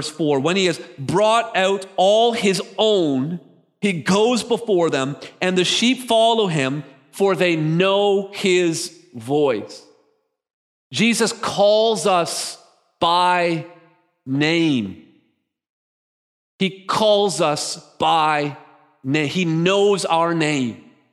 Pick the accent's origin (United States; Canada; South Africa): Canada; I'm sort of like, I'm the, you know, Scottish, British descent. I'm born and raised in Canada.